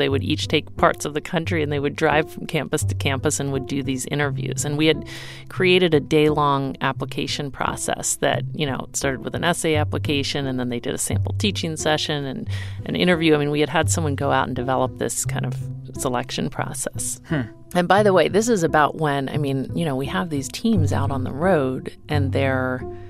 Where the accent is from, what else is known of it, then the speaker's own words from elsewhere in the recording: Dallas, Texas, United States; He's from Dallas and I'm from Dallas, and he's really into education reform. I mean, when I was growing up, Ross Perot, as a business leader in Texas